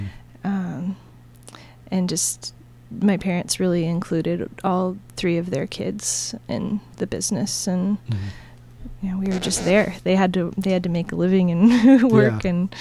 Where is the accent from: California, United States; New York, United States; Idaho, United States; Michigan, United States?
Idaho, United States; Boise; And I grew up in Boise, Idaho. My dad had a sign shop. And so I just grew up hanging out at the sign shop.